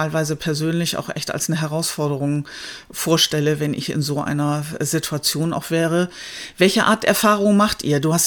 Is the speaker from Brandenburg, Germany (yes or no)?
no; Bremen, Germany; ich bin auch Bremerin